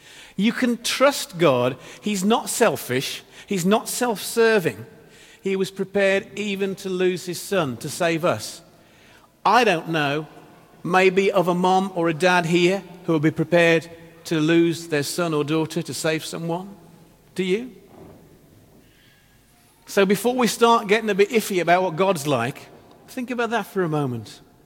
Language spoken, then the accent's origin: English; England, United Kingdom; moved away; people are fascinated by us because we're English and because they can mock us about the test. They're fascinated by the story of us coming over here to this little corner of the world from England.